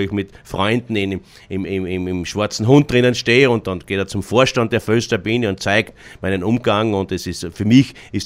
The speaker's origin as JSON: {"language": "German", "town": "Trofaiach", "region": "Styria", "country": "Austria", "lives_now": "Leoben, Austria", "said": "Ich bin 1979 nach Leoben gezogen. Ich komme ja aus Trofeiach, aus dem schönen Leintal und habe hier Fuß gefasst in Leoben."}